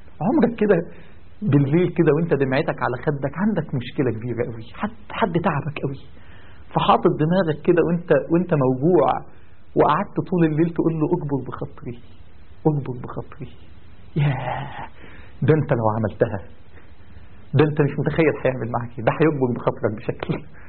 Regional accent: Egypt; يعني عندنا في مصر ناس اسمهم

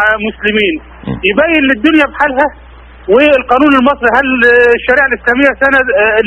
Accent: Egypt; now in Saudi Arabia; حضرتك احنا من مصر، انا مصري مقيم في السعودية.

